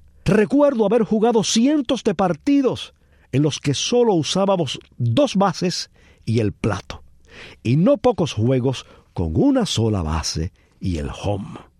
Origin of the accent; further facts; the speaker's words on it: Cuba; Yo recuerdo en mi pueblo cómo muchos de nosotros, los niños de entonces, hacíamos las pelotas así